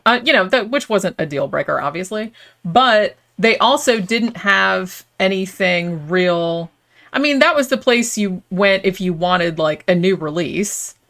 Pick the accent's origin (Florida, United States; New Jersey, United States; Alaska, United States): Florida, United States; Daytona Beach; because I grew up in Daytona Beach, and we didn't have a Blockbuster until probably like the 90s, like mid-90s, I want to say.